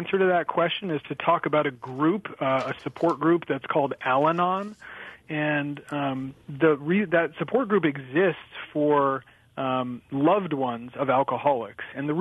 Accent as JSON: {"language": "English", "country": "United States", "tie": "born or raised there", "said": "And at the same time, I grew up in America, which is definitely winning the lottery."}